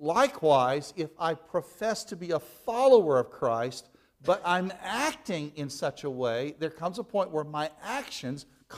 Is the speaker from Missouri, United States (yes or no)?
yes; Missouri, United States; He's from Missouri, and I'm from Missouri.